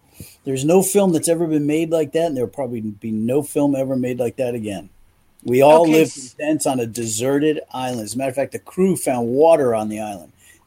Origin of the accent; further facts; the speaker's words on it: New York, United States; born there; Yeah, well, I was, as you said, I was born in New York. And so all my friends and family are really here.